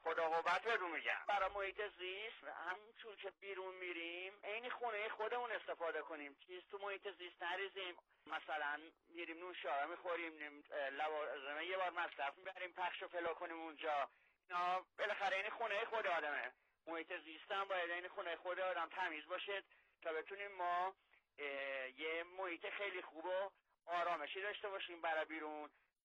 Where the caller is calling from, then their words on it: Isfahan, Iran; از اصفهانم.